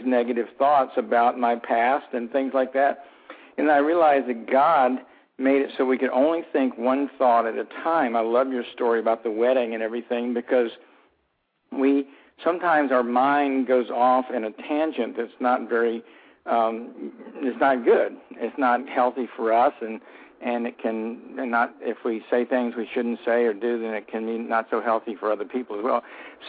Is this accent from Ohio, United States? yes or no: no; Orlando, Florida, United States; my story is that I grew up here in Orlando in a very normal family